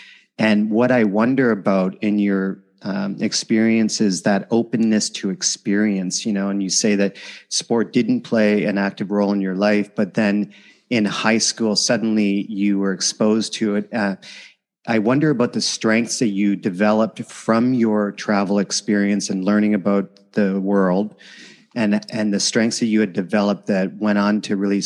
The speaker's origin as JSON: {"language": "English", "country": "Canada", "tie": "born or raised there", "moved": "as an adult", "said": "I grew up in Canada. I went to university in Canada. It's kind of small city, small town Canada. Never in a million years did I ever think I would leave my city."}